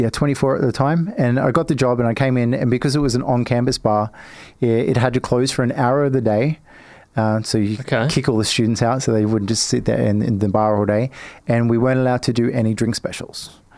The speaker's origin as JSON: {"language": "English", "town": "Nambour", "region": "Queensland", "country": "Australia", "tie": "born or raised there", "said": "Nambour, Sunshine Coast, about 100 kilometers north of Brisbane."}